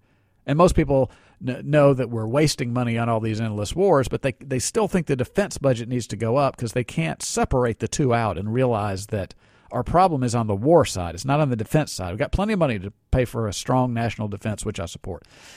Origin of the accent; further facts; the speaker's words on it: Scotland, United Kingdom; I'm Scottish. I mean, just the virtue of where you're born or your religion or anything shouldn't necessarily matter.